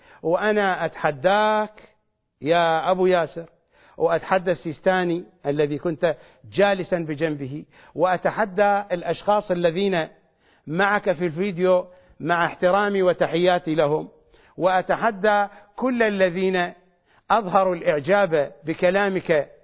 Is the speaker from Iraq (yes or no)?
yes; Iraq; مثل ما نقول في لهجتنا الشعبية العراقية يسوقها بتبنها